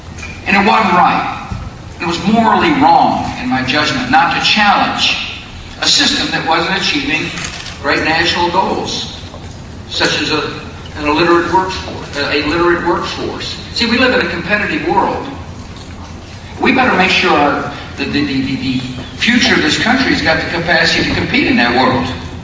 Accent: Texas, United States; in my home state of Texas

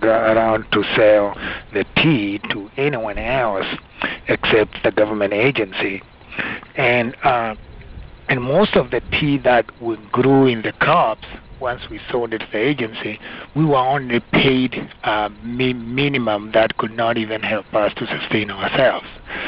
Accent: Kenya; Well, I grew up in Kenya in a very small farming village, tea farming village

